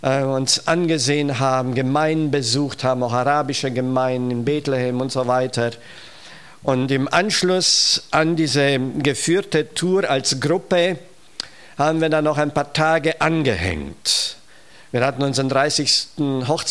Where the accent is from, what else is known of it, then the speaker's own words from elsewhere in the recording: Romania; German is a second language; now in Germany; Wir kommen aus Rumänien und haben doch viele Bergtouren in den Karpaten gemacht